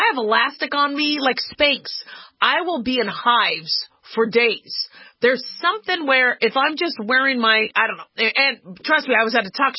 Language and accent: English; California, United States; born there; I was born in California. Okay, so it's Raiders all the way, and, you know, I just love Hollywood, and, okay, I love California